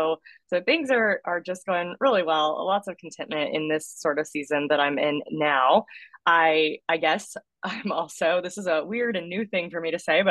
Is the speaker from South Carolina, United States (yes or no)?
yes; Greenville, South Carolina, United States; now in Washington, United States; I'm originally from the South, from Greenville, South Carolina. So shout out to upstate folks there